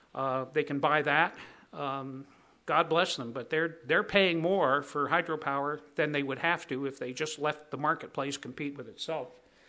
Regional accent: Connecticut, United States; I am from Connecticut.

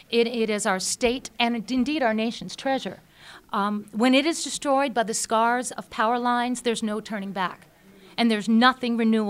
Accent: Manchester, New Hampshire, United States; I'm from Manchester, New Hampshire, and I'm going to try to win those brevity points.

